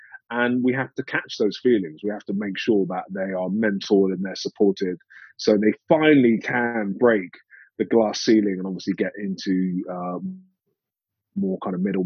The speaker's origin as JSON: {"language": "English", "region": "London", "country": "United Kingdom", "tie": "born or raised there", "said": "Growing up in London, I never saw any senior black men apart from Trevor McDonald"}